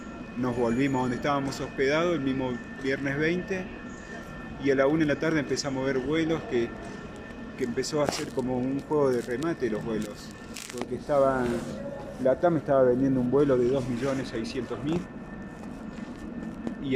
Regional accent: Argentina; soy de Argentina, soy uno de los que quedó varado en Colombia

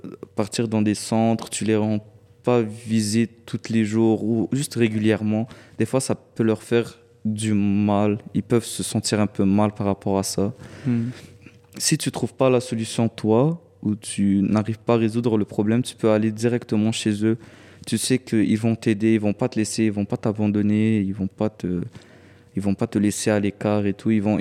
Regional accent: Morocco; Ben, chez nous, au Maroc

